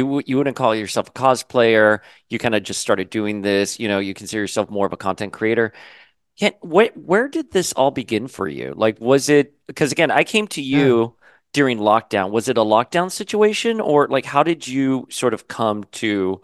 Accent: Florida, United States; we used to call it MGM Studios growing up in Florida in the 90s.

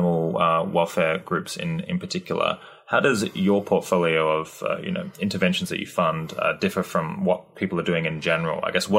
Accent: Canada; Like Canadians, we're everywhere, walking among you.

